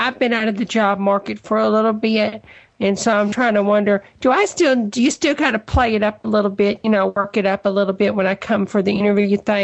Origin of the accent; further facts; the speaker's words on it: United States; I'm from the States, honey. And me and my girlfriends, we flew in there.